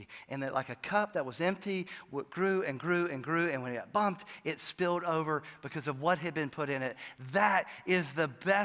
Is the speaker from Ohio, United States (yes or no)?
no; Atlanta, Georgia, United States; born there; when I was born in Atlanta